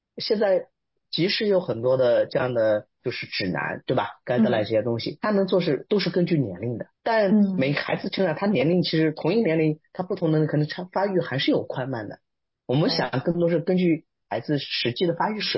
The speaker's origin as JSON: {"language": "Chinese", "country": "China", "said": "比如像我们中国人很多也，可能祖父母也会帮忙"}